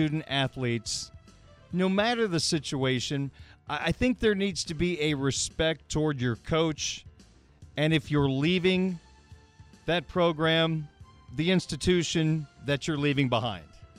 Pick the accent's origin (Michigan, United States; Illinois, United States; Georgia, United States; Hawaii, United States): Illinois, United States; Growing up in Illinois, I'm still an Illinois fan, but being here 25 years